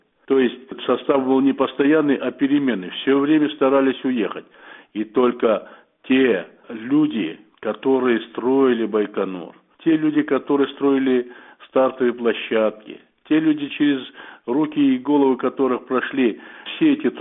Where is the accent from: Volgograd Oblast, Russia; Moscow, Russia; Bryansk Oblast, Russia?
Moscow, Russia; так как я был москвич, в Москве жил